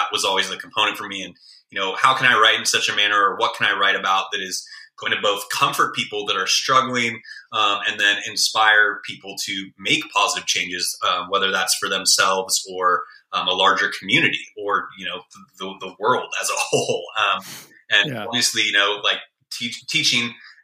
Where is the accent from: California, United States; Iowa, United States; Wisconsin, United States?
California, United States; growing up in the Bay Area, or to a degree, any urban environment for that matter